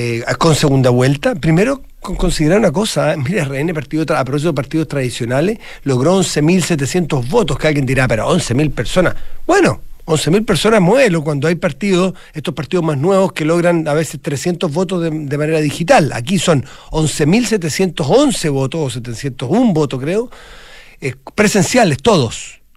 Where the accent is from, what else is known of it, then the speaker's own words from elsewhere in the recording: Argentina; yo soy un ciudadano argentino